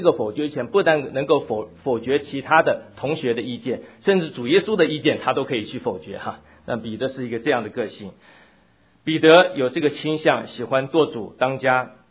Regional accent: China; 他很想做一番事业，能够立德，像我们中国人讲的一样，立德、立功或者立言，这一生不白跑一趟。

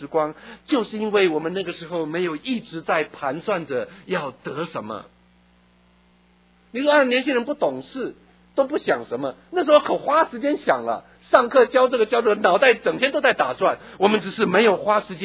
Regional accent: Taiwan; moved away as an adult; now in United States; 是我从台湾来美国的时候，一个纸箱一个皮箱

